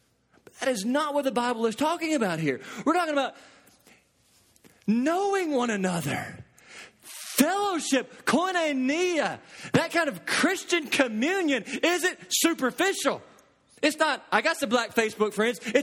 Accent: Southern United States, United States; Lord, I was raised in the South.

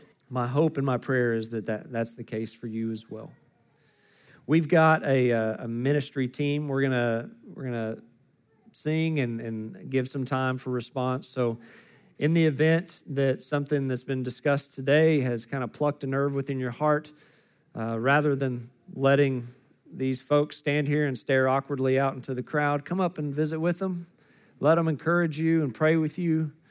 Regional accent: Oklahoma, United States; I'm from Oklahoma, as I mention every time I get up here.

